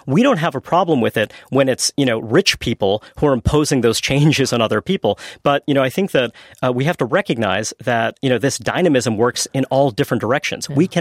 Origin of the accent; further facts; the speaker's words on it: Brooklyn, New York, United States; I'm from Brooklyn, New York. It's a place where we have lots of flourishing immigrant communities, and it's terrific.